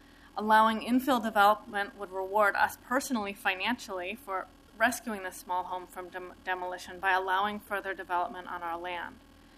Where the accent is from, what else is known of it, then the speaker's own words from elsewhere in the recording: Boring, Oregon, United States; also born or lived in Portland; I was born in a commune slash house share in Northwest Portland, and I grew up in Boring.